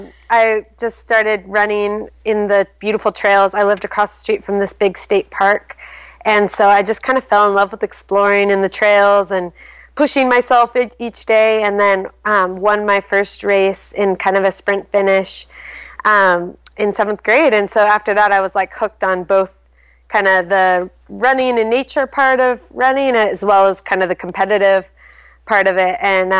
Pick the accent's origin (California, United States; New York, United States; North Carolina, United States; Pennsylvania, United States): California, United States; Santa Rosa; I grew up in Santa Rosa in Northern California, kind of in the wine country near Sonoma.